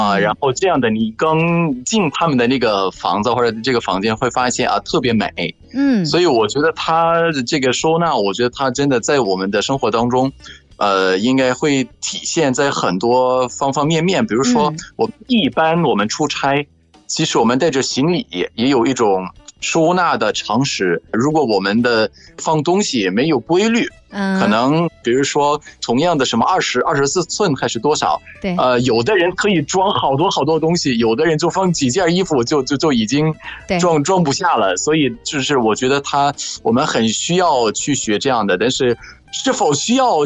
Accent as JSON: {"language": "Chinese", "country": "Egypt"}